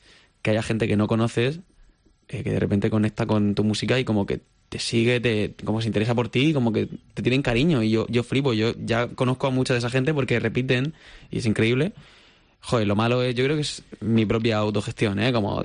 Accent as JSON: {"language": "Spanish", "town": "Murcia", "region": "Region of Murcia", "country": "Spain", "said": "mucha gente me pregunta si soy catalán, pero no lo soy. Yo soy de Murcia"}